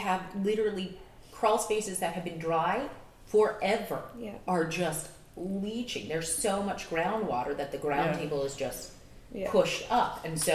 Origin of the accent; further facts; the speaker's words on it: Los Angeles, California, United States; And I very much react to everybody's negative vibes, because I'm from Los Angeles.